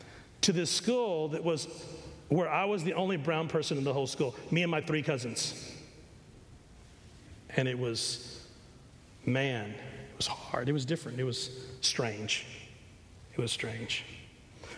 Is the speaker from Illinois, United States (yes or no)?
no; Pasadena, Texas, United States; I grew up in Pasadena, Texas, in the 1960s and 70s. And the same little community that my dad was born in, actually it was called Genoa.